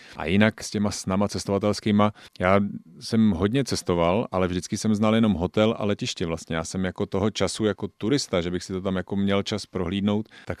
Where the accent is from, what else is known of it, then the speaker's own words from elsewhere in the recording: Sezimovo Ústí, South Bohemian Region, Czechia; Já jsem vyrůstal v Sezimově Ústí, teďka byl jen v Táboře, takže jakoby tady to okolí Sezimově Ústí, Tábor, tak to je prostě opravdu moje srdcovka